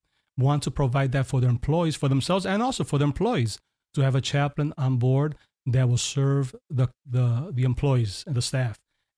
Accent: Chicago, Illinois, United States; since I was born in Chicago, raised in Chicago, that I would pretty much just speak the English, even though I'm a Puerto Rican heritage from my parents.

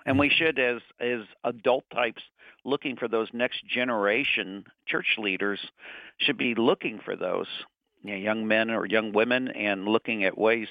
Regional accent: Detroit, Michigan, United States; also born or lived in Arkansas / Tennessee; But it, you know, growing up in Detroit and moving to a town of 315 was some transition.

